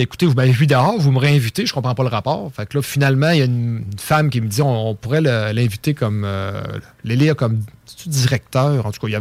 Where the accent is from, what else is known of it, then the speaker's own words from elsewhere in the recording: Giffard, Quebec, Canada; Je viens de Giffard